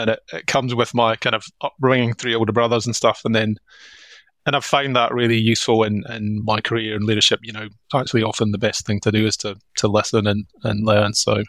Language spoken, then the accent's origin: English; Scotland, United Kingdom; So you can tell by my funny accent, I'm from Scotland.